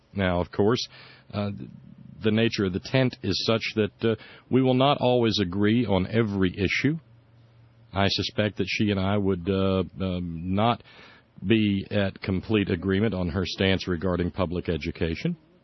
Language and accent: English; Florence, Alabama, United States; now in West Virginia, United States; I'm an Alabamian, too. I'm in West Virginia now. My family's from here, but I was born in Florence.